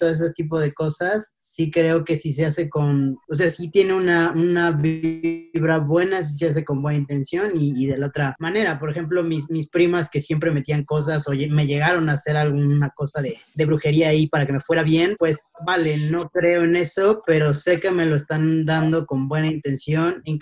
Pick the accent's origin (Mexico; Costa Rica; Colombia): Mexico; Aguascalientes; Yo crecí en Aguascalientes.